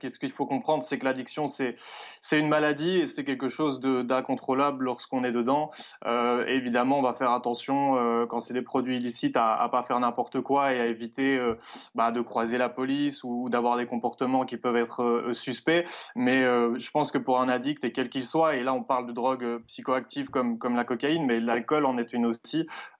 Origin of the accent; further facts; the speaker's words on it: Belgium; Légère précision, je suis belge, mais je connais aussi très bien la France